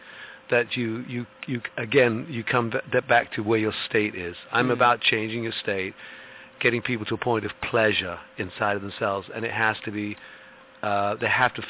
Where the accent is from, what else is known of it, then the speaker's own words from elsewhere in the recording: England, United Kingdom; I mean, as an Englishman, I changed my name